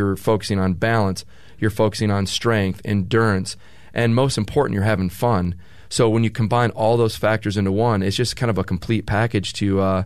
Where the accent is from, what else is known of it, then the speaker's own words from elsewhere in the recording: Michigan, United States; moved away as an adult; now in California, United States; growing up in Michigan, you know, seeing movies, seeing surf magazines